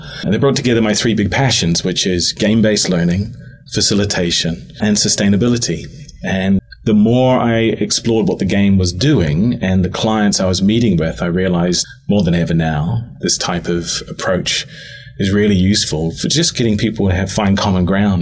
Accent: New Zealand; moved away as an adult; now in Hong Kong; So I'm a Kiwi who lives in Hong Kong, and I've been there for 20 years, but I've actually lived overseas for more than 30.

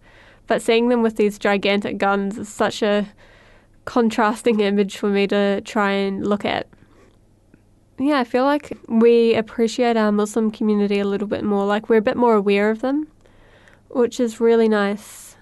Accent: Christchurch, Canterbury, New Zealand; It's interesting how the attacks have changed Christchurch. This is my hometown

